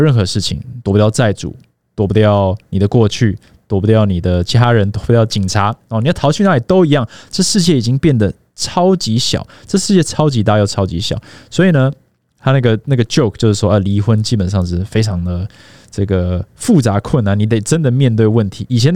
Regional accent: Minxiong, Chiayi County, Taiwan; 我以前是在嘉义民雄长大的嘛，那如果是30年前好了，我在嘉义民雄，我绝对不知道台北在发生什么事情

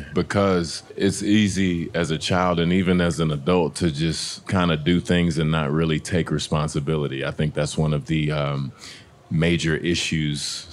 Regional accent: Texas, United States; I'm from Texas.

